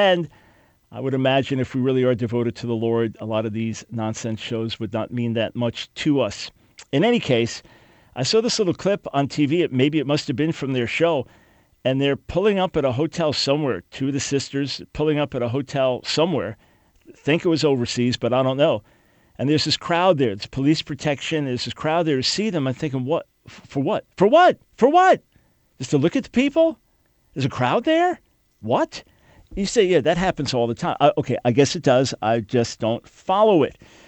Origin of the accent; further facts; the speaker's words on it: New York, United States; I was from New York.